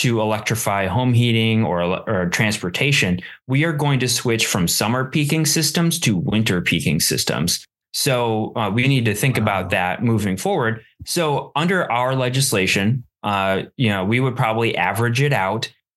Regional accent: Wisconsin, United States; also born or lived in Minnesota; we're from Wisconsin and Minnesota. So anything below Mason-Dixon is the South to us.

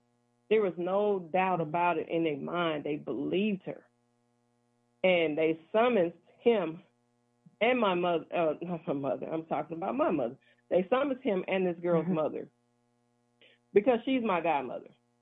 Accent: the South, United States; I have a friend that I grew up with in the South.

